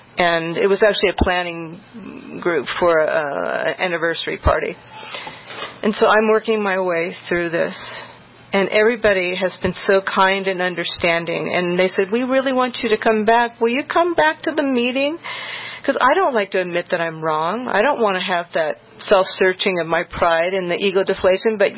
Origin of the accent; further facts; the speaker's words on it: Longmont, Colorado, United States; I'm from Longmont.